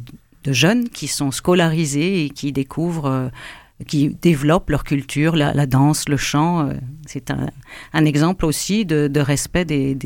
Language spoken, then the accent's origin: French; Corbeil-Essonnes, Île-de-France, France; je viens d'une communauté comment dire multiraciale. Je suis de Corbeil-Essonne, de la chapelle des Saint-Joseph des Tarterets, où il y a toutes les races, enfin vraiment toutes les couleurs.